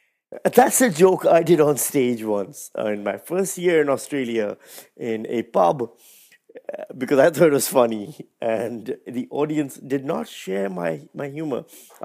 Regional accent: Pakistan; growing up in Pakistan, growing up where I did and the way I did, being the eldest sibling

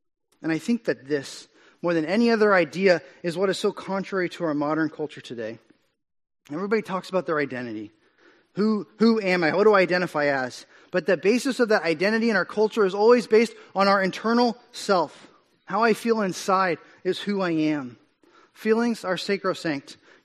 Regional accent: United States; And I'll be honest, I'm an American. I instinctively recoil at the idea of a king.

